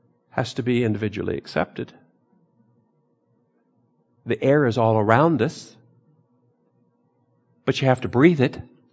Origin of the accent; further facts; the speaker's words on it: Texas, United States; Southern California and all that, growing up in Texas. I grew up with hymnals too, and we heard about California.